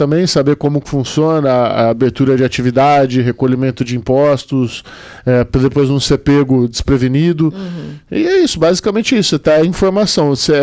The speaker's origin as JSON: {"language": "Portuguese", "town": "Campinas", "region": "São Paulo", "country": "Brazil", "said": "eu sou de Campinas, eu fazia toda a região do interior de Campinas."}